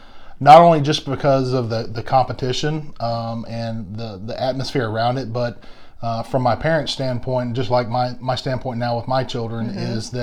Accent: Longview, Texas, United States; So originally, yes, ma'am. I'm from East Texas.

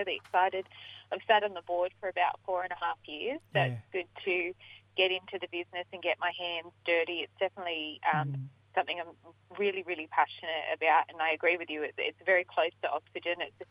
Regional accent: Griffith, New South Wales, Australia; Yeah, so I'm from Wiradjuri country, grew up out there. My family is Wiradjuri and Nyampa, yes. Originally from Griffith area.

